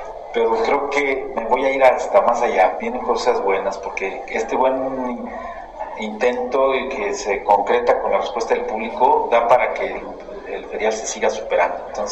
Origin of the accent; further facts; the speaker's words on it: Aguascalientes, Mexico; Soy de Aguascalientes, estoy muy orgulloso, nací en el barrio de Triana